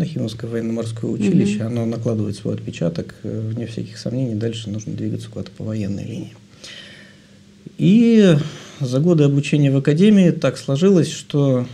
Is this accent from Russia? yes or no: yes; Saint Petersburg, Russia; Родился я в городе Ленинграде еще тогда, на тот момент. Можно сказать, что я коренной ленинградец, то есть дитя Советского Союза.